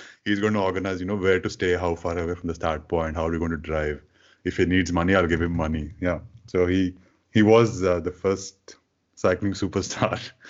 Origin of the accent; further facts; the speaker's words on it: Hyderabad, Telangana, India; And then he moved to Hyderabad. And Hyderabad is my hometown. I was living there at that time.